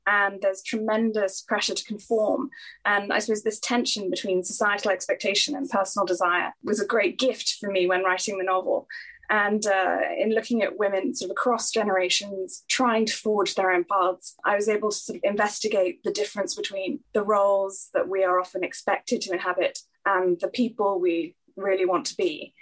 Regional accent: Singapore; I'm from Singapore and, that's where I grew up. My Indian family and my British family have been there for several generations, actually.

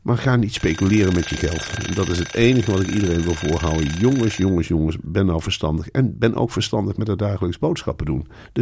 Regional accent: Netherlands; Zijn wij Nederlanders helemaal niet op toegerust.

